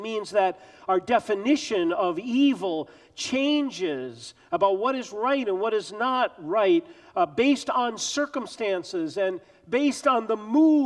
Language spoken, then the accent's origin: English; Minnesota, United States; like the shootings in my home state of Minnesota yesterday